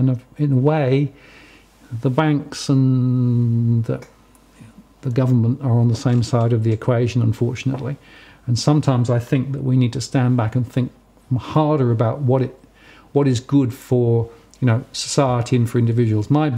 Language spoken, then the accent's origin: English; United Kingdom; Tea, of course. I'm British.